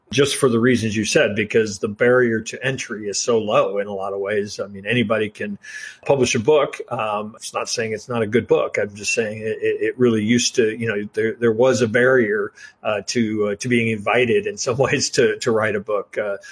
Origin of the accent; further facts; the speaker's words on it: Midwest, United States; hey, I'm a guy from the Midwest who thinks about, you know, practical ways to do things.